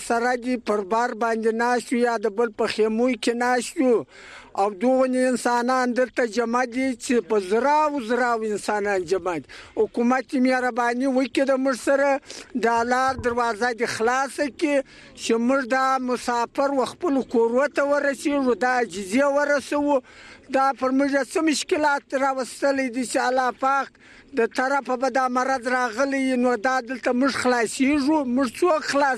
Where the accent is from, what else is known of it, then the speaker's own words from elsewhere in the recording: Spin Boldak, Kandahar, Afghanistan; زما کور په بولدک، په سپین بولدک کې دی.